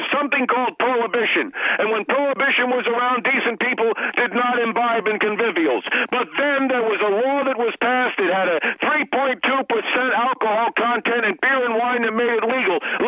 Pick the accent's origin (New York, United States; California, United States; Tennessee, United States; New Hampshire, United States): New Hampshire, United States; New Hampshire.